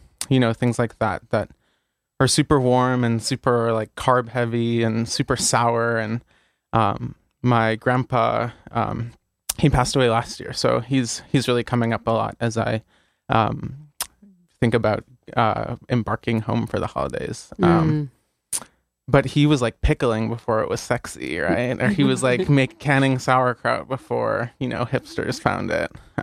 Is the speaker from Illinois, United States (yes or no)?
yes; Illinois, United States; I grew up outside of Chicago, which is actually one of the, I think it's the second largest, community of Polish people outside of Warsaw in the world.